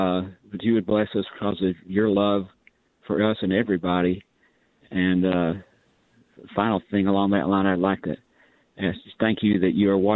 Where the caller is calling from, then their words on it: Georgia, United States; Just across the state line from Chattanooga.